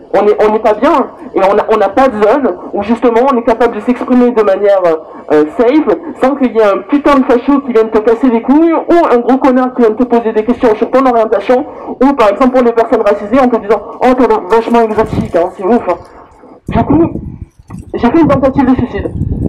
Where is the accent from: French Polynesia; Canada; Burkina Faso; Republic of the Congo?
French Polynesia; Tahiti; j'ai été adoptée par une famille blanche, pas du tout déconstruite, et de base, je viens de Tahiti.